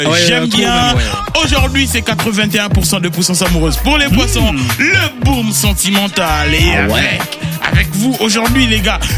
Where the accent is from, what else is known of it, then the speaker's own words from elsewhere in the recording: Réunion, France; also born or lived in Martinique; je rappelle à tout le monde que je suis de La Réunion, mais je suis aussi de Martinique.